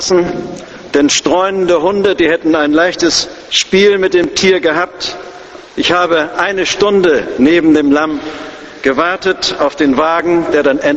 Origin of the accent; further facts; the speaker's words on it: Lübeck, Schleswig-Holstein, Germany; an dem Kanal, der meine Heimatstadt Lübeck mit der Elbe verbindet